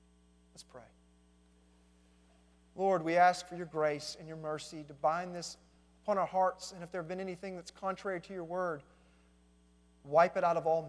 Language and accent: English; Little Rock, Arkansas, United States; I love going home. My hometown. I love going to Little Rock.